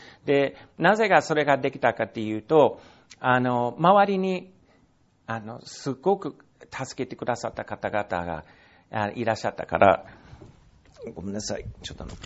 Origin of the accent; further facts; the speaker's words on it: Alabama, United States; Japanese is a second language; now in Osaka, Japan; 私の実家、アラバマ州、その田舎、から来たっていう話をしていて、実は先週、私のこの田舎から、何人か、6名、5名ですか ?5 名、大阪に来てくれました。